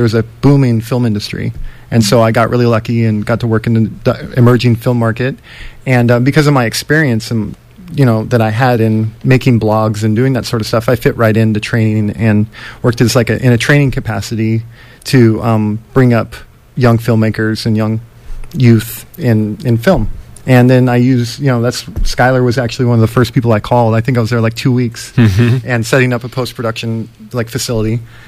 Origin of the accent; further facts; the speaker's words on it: Chico, California, United States; I grew up in Chico, and in 2006, I had a camera